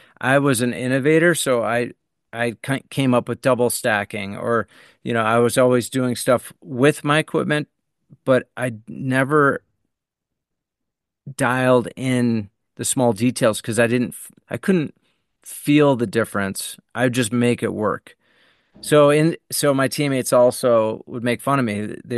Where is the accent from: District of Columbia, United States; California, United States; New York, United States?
New York, United States; Buffalo; We grew up in Buffalo, New York, just outside of Buffalo. And my mountain until I was 12 wasn't a mountain. It was a hill.